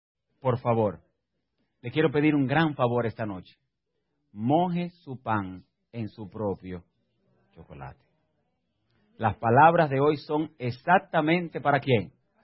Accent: Dominican Republic; born there; En mi país donde nací, la República Dominicana, el desayuno de ese país es quizás diferente a su país.

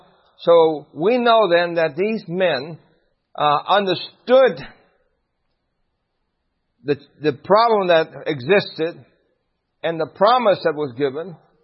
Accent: Brooklyn, New York, United States; born or raised there

